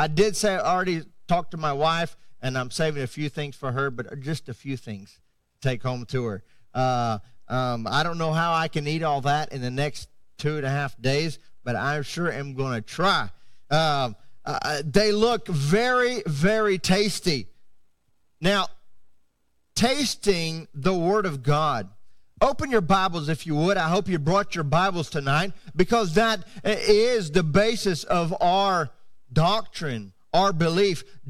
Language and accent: English; Haiti; first language Haitian Creole; English is a second language; I went to Haiti as a missionary kid at 1 year old, and I grew up speaking Creole and English, and so I always keep my eye open for if I see some Haitians, because that's actually my first language. English is my second.